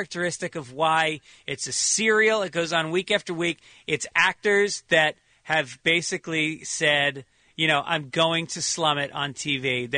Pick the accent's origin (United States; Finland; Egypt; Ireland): Ireland; I'm Irish. Irish people, we look like baby faces until guys hit, like, 36.